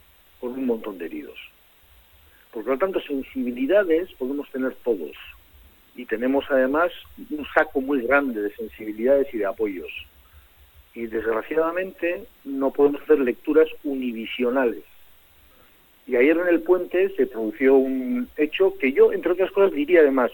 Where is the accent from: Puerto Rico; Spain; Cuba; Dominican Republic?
Spain; Ondarroa, Basque Country; Yo soy de Ondarroa, por lo tanto, en estas situaciones, según qué tipo de cosas se dicen, pues hay que tener mucho cuidado